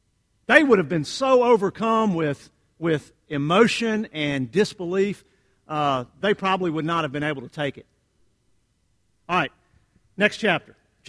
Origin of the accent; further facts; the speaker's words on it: Mississippi, United States; I'm from Mississippi, so we called them cathead biscuits because they were big as a cat's head.